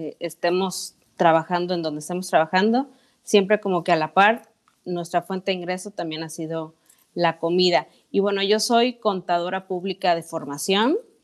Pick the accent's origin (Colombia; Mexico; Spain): Mexico; Veracruz; also born or lived in Oaxaca; Yo soy veracruzana, ahora sí que nacida en un estado donde la comida, pues bueno, es súper importante, pero también soy adoptada oaxaqueña.